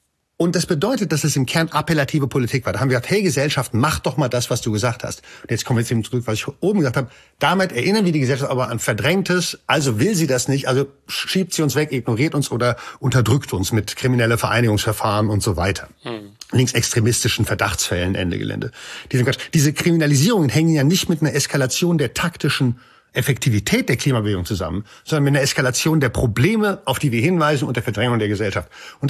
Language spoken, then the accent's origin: German; Frankfurt, Hesse, Germany; Und Frankfurt FFF, immer stabil, meine alte Heimatstadt.